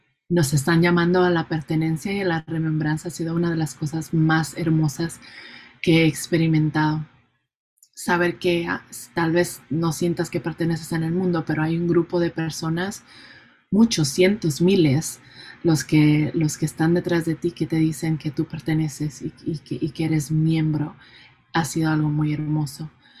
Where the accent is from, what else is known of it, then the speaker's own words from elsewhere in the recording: Puerto Rico; now in United States; Actualmente vivo en Estados Unidos, en las tierras de los Dakota, pero soy originaria de Boriquén, la tierra de los Taínos. Y mi gente, aparte de ser Taíno, también tengo ancestros españoles, portugueses